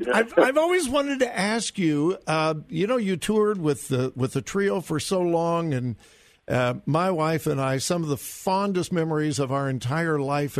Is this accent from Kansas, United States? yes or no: no; California, United States; See, I grew up in Southern California.